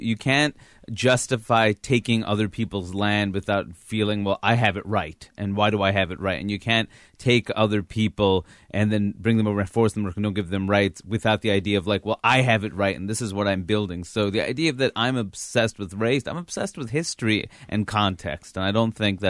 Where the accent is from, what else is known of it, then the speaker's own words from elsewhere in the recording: New York, United States; And I never thought it would be professional because I grew up in New York.